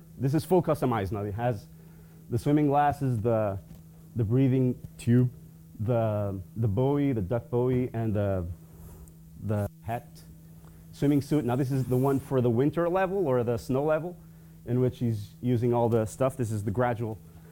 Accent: Barcelos, Norte, Portugal; Now, this is the first game that I did with a company from Barcelos, which is my hometown, obviously represented here.

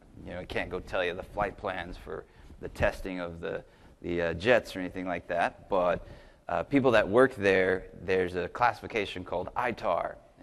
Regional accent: San Diego, California, United States; I'll just say I am from San Diego. So like I can literally drive home once everything's done.

